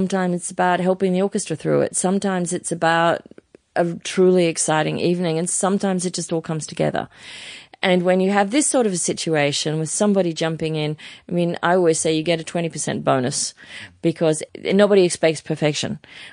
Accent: Manly, New South Wales, Australia; I was a kid from Manly in Sydney

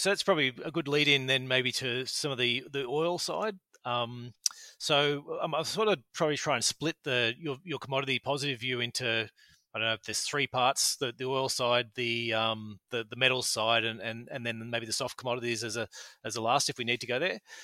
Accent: Australia; If we're, as Australian investors, if we're looking at Canada

